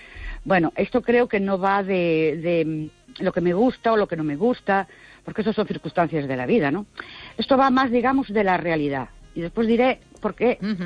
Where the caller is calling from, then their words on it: Ourense, Galicia, Spain; de Ourense.